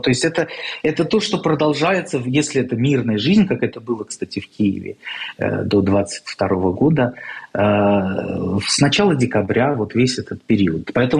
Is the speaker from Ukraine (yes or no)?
no; Russia; Я вырос в России